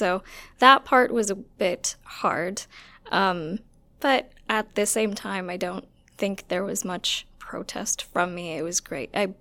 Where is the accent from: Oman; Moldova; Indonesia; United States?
Oman; also born or lived in Saudi Arabia / India; So I was born in Saudi Arabia, lived there for about 3 months, and then I lived in India, South India, for 2.5 years, and then I lived in the Middle East in a small country called Oman, lived there for about 9 years.